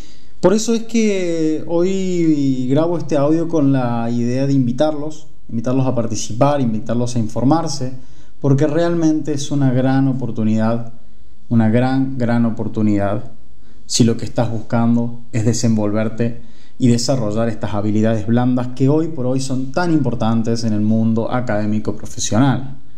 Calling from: Córdoba, Argentina; soy un joven de 20 años, lo saludo actualmente desde la ciudad de Córdoba, Córdoba capital.

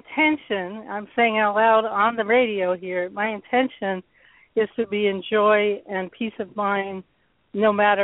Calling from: California, United States; I'm calling from the Bay Area, and I'm a regular love streamer.

